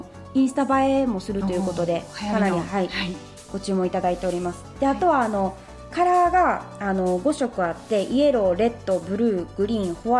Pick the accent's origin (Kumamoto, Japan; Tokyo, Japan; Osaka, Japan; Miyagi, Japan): Osaka, Japan; now in Maizuru, Japan; 私は地元が大阪なんですけども